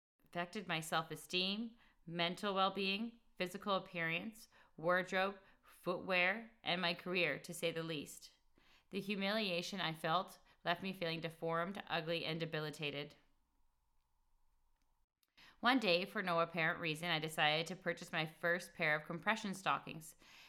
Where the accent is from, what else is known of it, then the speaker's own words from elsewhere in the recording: Winnipeg, Manitoba, Canada; the only thing I could do was pack up my young children and move back to my hometown. In Winnipeg, my family graciously helped me with the necessities of life